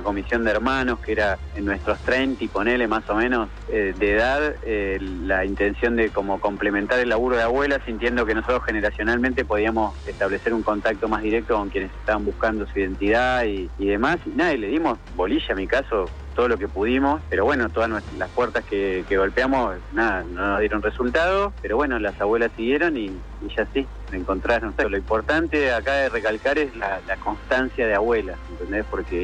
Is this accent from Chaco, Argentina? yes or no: no; La Plata, Buenos Aires Province, Argentina; born there; nací en La Plata